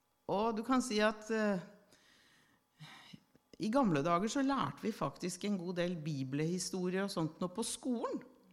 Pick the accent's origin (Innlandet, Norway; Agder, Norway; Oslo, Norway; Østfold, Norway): Oslo, Norway; Hakadal; now in Storfjord, Norway; Men jeg vokste ikke opp I en kristen hjem. Jeg vokste opp I Hakkadal.